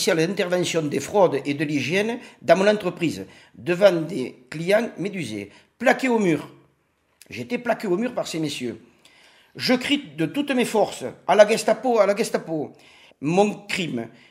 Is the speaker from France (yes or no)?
yes; Saint-Pons, France; born there; Je suis né à Saint-Pons.